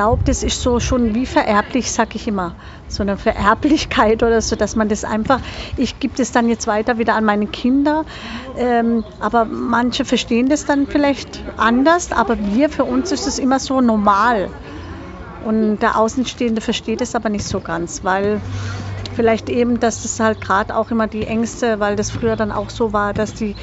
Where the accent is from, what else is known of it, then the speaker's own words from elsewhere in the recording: Freiburg, Baden-Württemberg, Germany; ich bin eigentlich eine Freiburger Poppele.